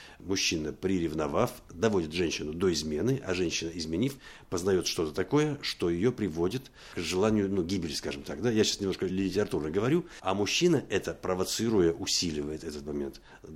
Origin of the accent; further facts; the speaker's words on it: Bishkek, Kyrgyzstan; born there; я родился в Киргизии, в городе Фрунзе. Мама русская, папа итальянец, родился в Киргизии. Я такой космополит, у меня нет родины.